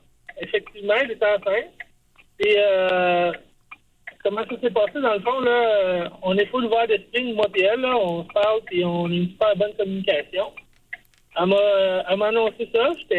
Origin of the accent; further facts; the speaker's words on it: Quebec City, Quebec, Canada; now in Gatineau, Canada; Moi je viens de Québec, elle vient d'ici.